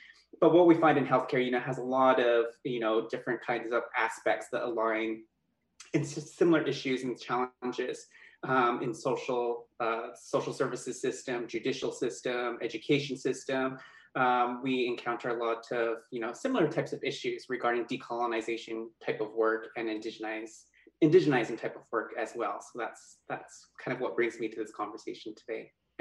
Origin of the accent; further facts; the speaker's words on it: British Columbia, Canada; from Keetse First Nation